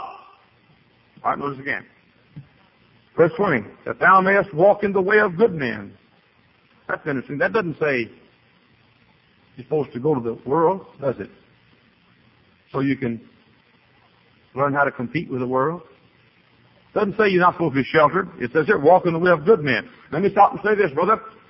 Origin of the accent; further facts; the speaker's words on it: United States; Right or wrong, I'm an American. Right or wrong, I'm an American.